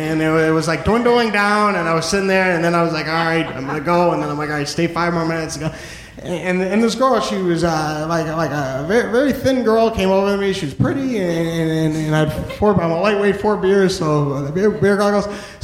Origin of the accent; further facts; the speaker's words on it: New Hampshire, United States; I am originally from New Hampshire. First 23 years of my life I spent in New Hampshire. I went to college, Keene State College in Keene, New Hampshire